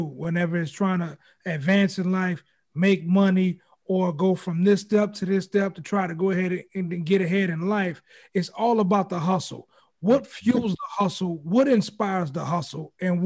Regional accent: New Orleans, Louisiana, United States; And listen, and this is coming from a New Orleanian.

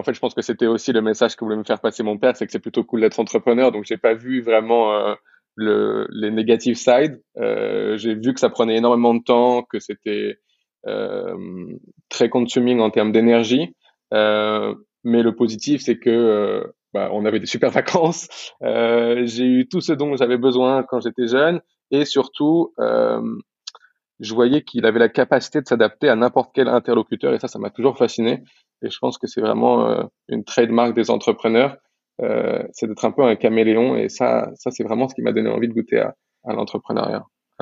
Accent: Paris, Île-de-France, France; Alors, grandi à Paris, né à Paris également

